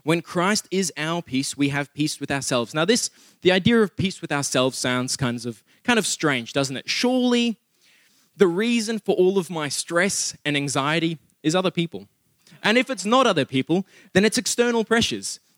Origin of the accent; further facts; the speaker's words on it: South Africa; English is a second language; I am South African and I'm an Afrikaans, South African at that. I can a bit Afrikaans praat